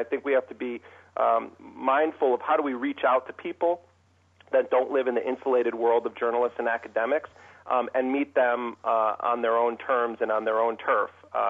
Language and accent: English; Midwest, United States; You know, I'm from the Midwest, though. I'm not from one of the coasts.